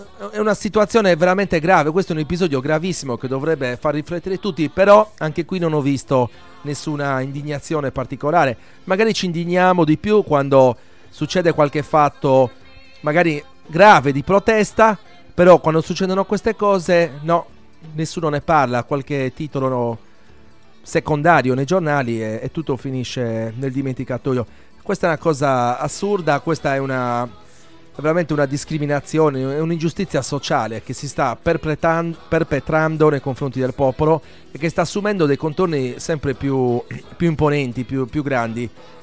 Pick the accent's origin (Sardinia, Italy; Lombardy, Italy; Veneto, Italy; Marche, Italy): Sardinia, Italy; Ma noi da sardi questo urlo lo stiamo lanciando già da un bel po' di tempo.